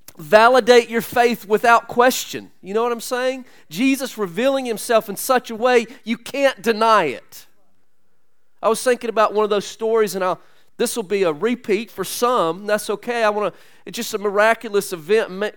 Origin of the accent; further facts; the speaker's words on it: Southern United States, United States; growing up in the Bible Belt and Protestant evangelical culture, I believe we have a real, real tendency in church to make it very man-centered.